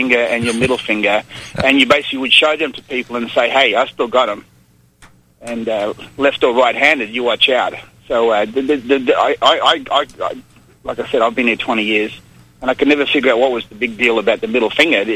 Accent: Australia; where I grew up in Australia.

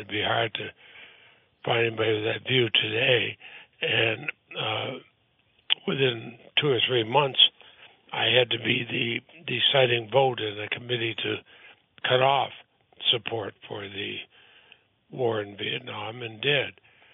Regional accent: Montpelier, Vermont, United States; I grew up in Montpelier, and I picked the room in the State House.

